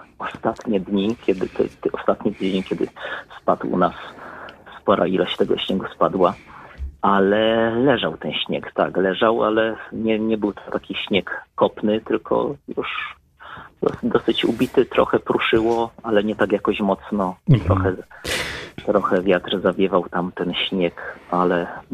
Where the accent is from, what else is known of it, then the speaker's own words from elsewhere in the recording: Silesian Voivodeship, Poland; To była droga w moich rodzinnych okolicach na Śląsku.